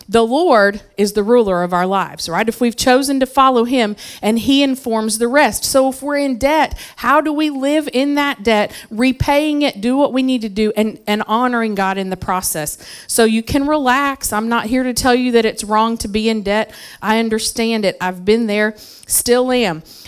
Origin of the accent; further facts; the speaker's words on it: Tennessee, United States; And there's a store in my hometown in Tennessee where I'm originally from, Fleury's Store.